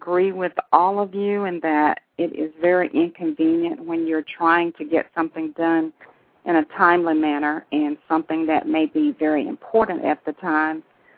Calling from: Latonia, Georgia, United States; I'm calling from Latonia, Georgia.

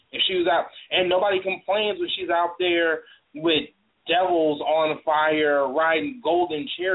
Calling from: New Haven, Connecticut, United States; Yeah, this is … I'm calling from New Haven.

